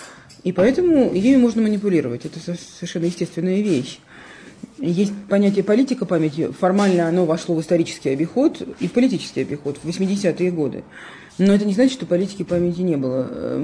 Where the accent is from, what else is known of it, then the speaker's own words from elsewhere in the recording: Saint Petersburg, Russia; Если говорить о моем родном городе, огромное количество публикаций в течение последнего времени вышло в свет.